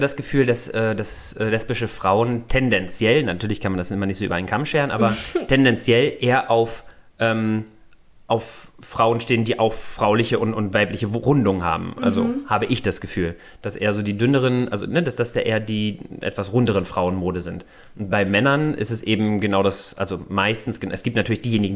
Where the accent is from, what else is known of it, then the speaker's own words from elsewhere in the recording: Mecklenburg-Vorpommern, Germany; ich bin Mecklenburger